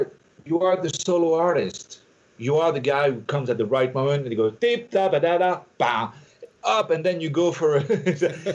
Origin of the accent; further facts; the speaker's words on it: United States; You see, I'm just an American.